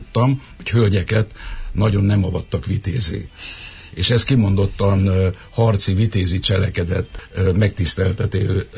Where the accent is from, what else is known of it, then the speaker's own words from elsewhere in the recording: Mureș County, Romania; now in Hungary; tud persze, hogy Erdélyből vagyok, hát nagyon üdvözölt, és mikor megtudta azt, hogy nyárádmenti vagyok